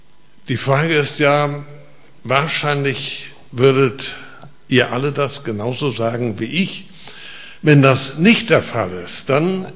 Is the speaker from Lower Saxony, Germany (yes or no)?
yes; Lüneburg, Lower Saxony, Germany; also born or lived in Hamburg; Ich komme aus Lüneburg. Ich war 40 Jahre lang Pastor hier im Nordwestbund, 31 Jahre in Hamburg und dann danach in Lüneburg.